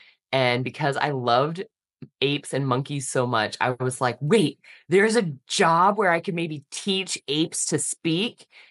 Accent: Kansas, United States; So when I was growing up in Kansas, our next door neighbor was an audiologist.

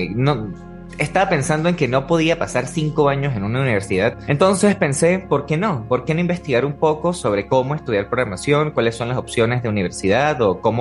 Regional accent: Venezuela; born there; nací en Venezuela, tengo 25 años.

